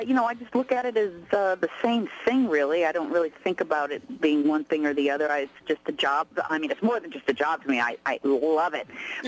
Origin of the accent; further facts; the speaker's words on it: Chicago, Illinois, United States; moved away as an adult; now in Los Angeles, United States; I'm from Chicago, and I did a lot of theater in Chicago